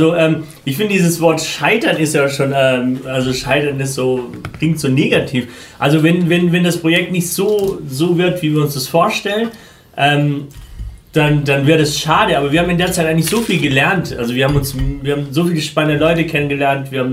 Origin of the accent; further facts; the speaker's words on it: Afghanistan; German is a second language; wenn man in so zwei unterschiedlichen Kulturen groß geworden ist, so wie ich. Dass du einmal also ich komme ursprünglich aus Afghanistan